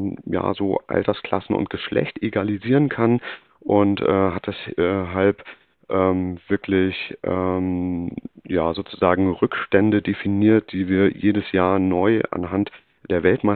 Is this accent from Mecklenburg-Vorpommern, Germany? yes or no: yes; Sternberg, Mecklenburg-Vorpommern, Germany; ich komme gebürtig aus der Nähe von Sternberg. Das ist ein kleinerer Ort in Mecklenburg-Vorpommern, so im Dreieck zwischen Schwerin, Rostock und Güstrow.